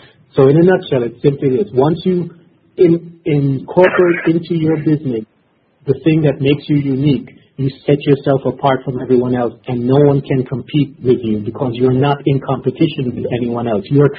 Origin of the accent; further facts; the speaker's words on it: Jamaica; now in China; Oh, if I didn't mention, I'm originally from Jamaica